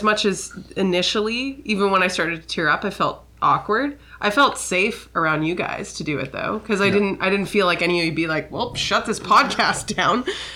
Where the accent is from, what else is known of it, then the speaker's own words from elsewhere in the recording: Canada; Because we apologize so much because we're so Canadian.